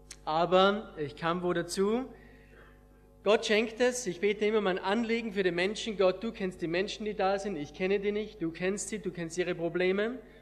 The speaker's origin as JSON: {"language": "German", "town": "Schladming", "region": "Styria", "country": "Austria", "said": "ich komme aus Österreich, von Schladming, vielleicht Salzburg wisst ihr, und Schladming"}